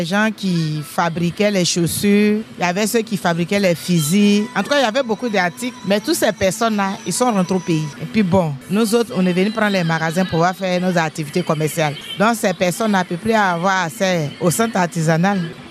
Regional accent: Côte d’Ivoire; also born or lived in Ghana; Voilà, je suis ivoirien, ghanéen.

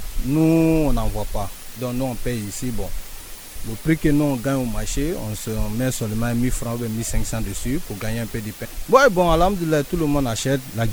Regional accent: Côte d’Ivoire; il y a les étrangers qui viennent chez nous en Côte d'Ivoire.

